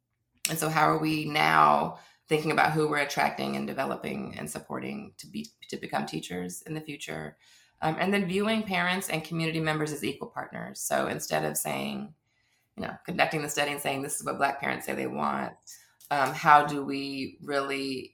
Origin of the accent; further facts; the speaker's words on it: Las Vegas, Nevada, United States; Las Vegas, Nevada, which is my hometown.